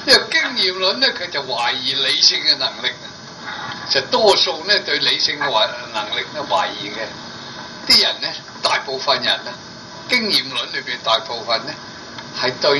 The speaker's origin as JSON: {"language": "Cantonese", "country": "China", "said": "我哋中国人啊，又系独断论喎"}